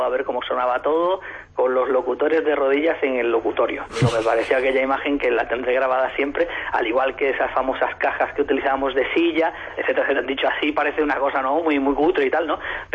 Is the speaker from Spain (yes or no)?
yes; Écija, Andalusia, Spain; now in Segovia, Spain; yo soy andaluz, soy de Écija.